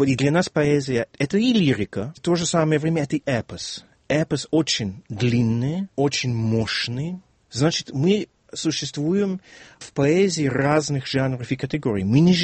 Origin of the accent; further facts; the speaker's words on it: Wales, United Kingdom; Russian is a second language; хотя я родился и вырос в Уэльсе, граница с Англией была совсем близко. Регион наш был англоязычный, но все-таки валлийский язык очень присутствовал.